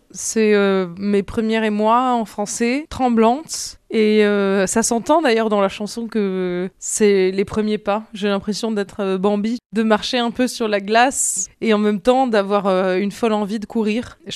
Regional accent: Nice, Provence-Alpes-Côte d'Azur, France; J'ai grandi sur la route, c'est-à-dire que dès la sortie du lycée, on vient de Nice.

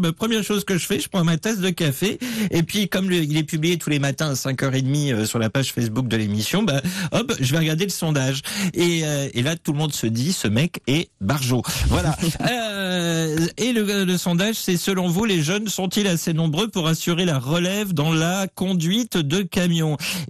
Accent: Hauts-de-France, France; c'est comme chez moi en Picardie.

